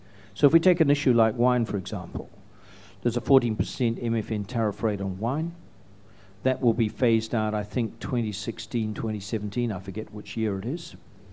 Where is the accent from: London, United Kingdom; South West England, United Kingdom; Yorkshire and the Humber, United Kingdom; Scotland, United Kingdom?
Scotland, United Kingdom; born there; you're aware that I was born in Scotland